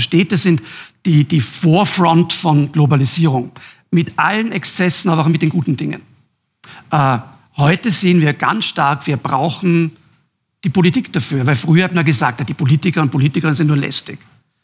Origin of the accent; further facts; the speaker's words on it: Jenbach, Tyrol, Austria; born there; die ich mir als gebürtiger Jenbacher traue zu sagen